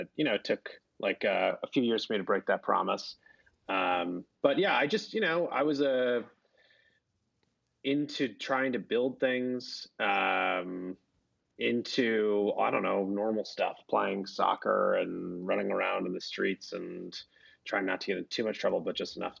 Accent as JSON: {"language": "English", "town": "Providence", "region": "Rhode Island", "country": "United States", "tie": "born or raised there", "lives_now": "Cambridge, United States", "said": "I grew up in Rhode Island, in Providence, Rhode Island. Yeah."}